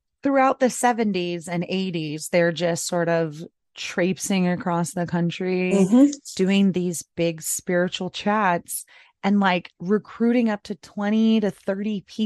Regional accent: San Diego, California, United States; I'm from San Diego, born and raised.

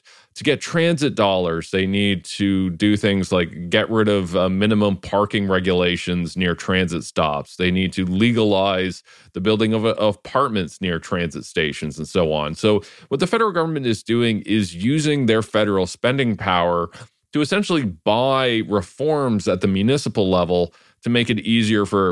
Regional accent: London, Ontario, Canada; my hometown of London, Ontario, there's a naval reserve base like right downtown, right on the forks of the Thames.

